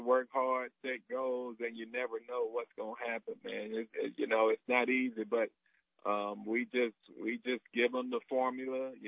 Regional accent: Valdosta, Georgia, United States; just growing up in Valdosta, that's all we had.

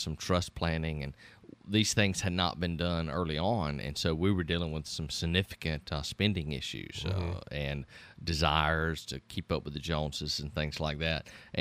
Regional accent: Donalsonville, Georgia, United States; we grew up in Donaldsonville, Georgia, yeah.

